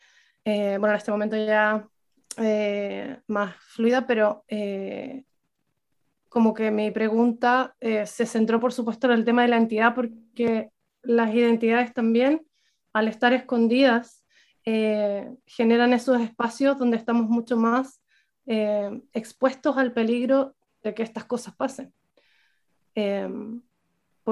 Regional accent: Chile; se ve también muy fuerte como lo conservadora que es nuestra sociedad, como chilenos, digo.

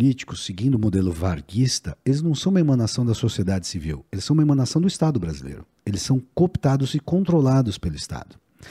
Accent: Brazil; É tão aviltante como brasileiro você ver isso.

